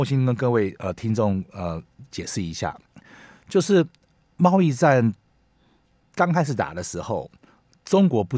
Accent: Taiwan; 我们台湾人做，他们什么都可以做

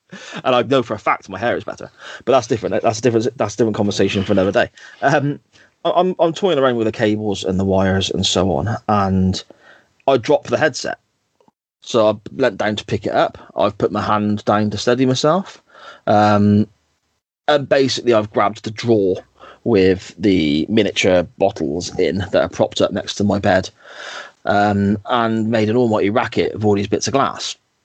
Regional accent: Gloucester, South West England, United Kingdom; accent: Gloucester; like I said, with my Gloucester accent, I suppose, you know?

